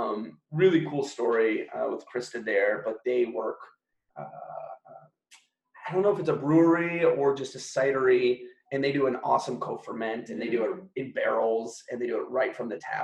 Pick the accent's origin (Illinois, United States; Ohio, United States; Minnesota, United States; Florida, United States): Minnesota, United States; I grew up in Minnesota, not Baku, but I'm in McDonald's high C and juice boxes my whole life